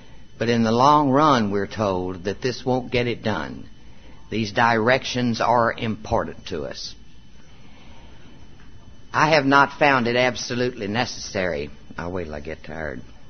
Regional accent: Spring, Texas, United States; I am from Spring, Texas. I'm a native Texan.

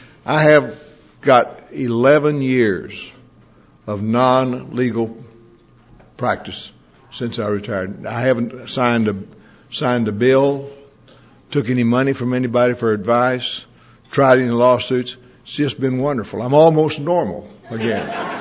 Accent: Texas, United States; And I'm from Texas. Actually, I'm not from Dallas, Texas.

